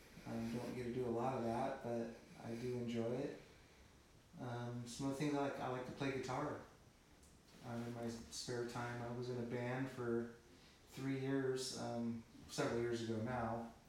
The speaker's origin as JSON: {"language": "English", "town": "Fortuna", "region": "California", "country": "United States", "tie": "born or raised there", "said": "No, I like growing up in Fortuna. It was a lot of fun. Had a lot of good memories. Fortuna's a special place."}